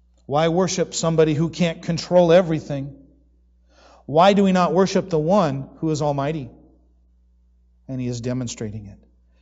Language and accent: English; Arizona, United States; I'm from Arizona. I know what a scorching sun is.